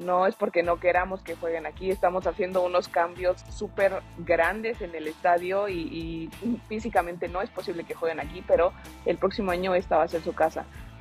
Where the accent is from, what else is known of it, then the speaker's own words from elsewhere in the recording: Mexico City, Mexico; Si bien yo, siendo capitalina